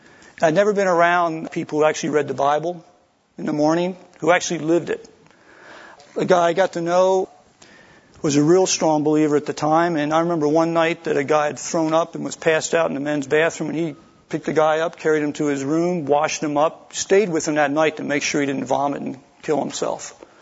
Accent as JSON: {"language": "English", "region": "Pennsylvania", "country": "United States", "tie": "born or raised there", "said": "I grew up in Pennsylvania."}